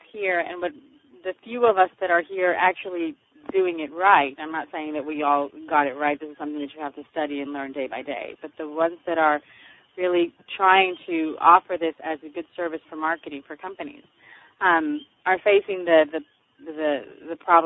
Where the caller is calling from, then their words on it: Puerto Rico; I'm calling from Puerto Rico.